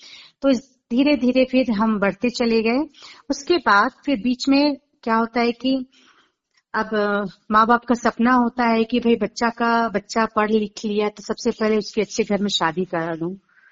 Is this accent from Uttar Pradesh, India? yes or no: no; Ranchi, Jharkhand, India; also born or lived in Jabalpur, India; और मैं रांची झारखंड से बिलोंग करती हूँ। और मेरा मेरी पैदाइश मध्य प्रदेश जबलपुर में हुई।